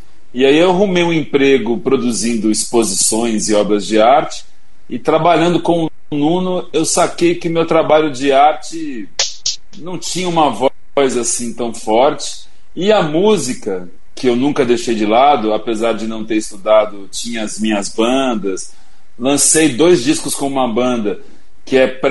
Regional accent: São Paulo, Brazil; Eu sou paulistano, né? Nascido na capital, filho de um baiano e uma mineira.

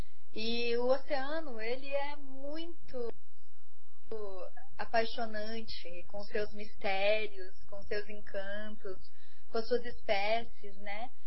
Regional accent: Rondônia, Brazil; also born or lived in Curitiba; eu sou nascida em Curitiba, mas eu tive a oportunidade de me criar em Rondônia.

